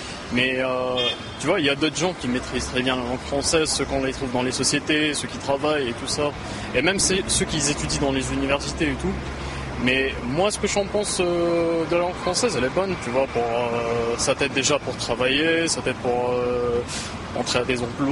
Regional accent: Tunisia; En tant que Tunisien, il y a des idées négatives et il y a des idées positives.

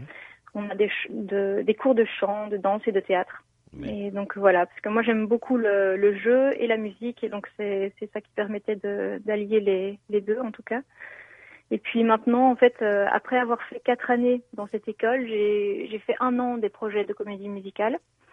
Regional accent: Belgium; now in France; moi, je suis belge, en fait, à la base. Maintenant, j'habite en France. Mais donc, j'ai un nom belge du côté flamand

